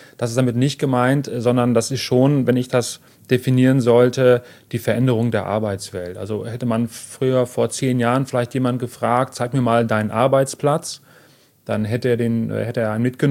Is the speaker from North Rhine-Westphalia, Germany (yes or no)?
yes; Telgte, North Rhine-Westphalia, Germany; Ich komme nicht direkt aus Münster, also meine Heimat ist ein bisschen weiter, aber nicht viel weiter, ist in Telgte, also quasi vor der Haustür.